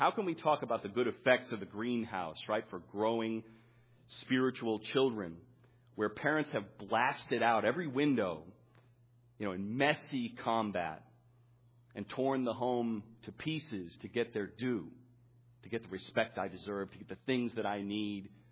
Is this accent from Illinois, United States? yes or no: yes; Chicago, Illinois, United States; You know, I'm from Chicago where it gets very cold. Here it's a toss up